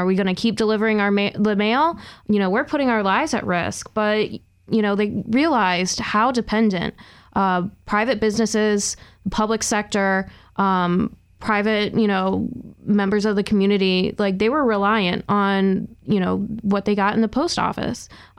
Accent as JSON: {"language": "English", "region": "Michigan", "country": "United States", "said": "I'm from Michigan, so I was interested in it."}